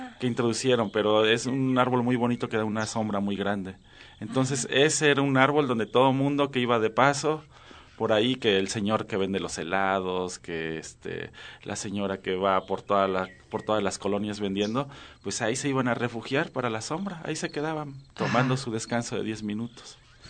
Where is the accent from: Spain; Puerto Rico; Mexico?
Mexico; Xalapa, Veracruz; Yo soy de Xalapa, Veracruz.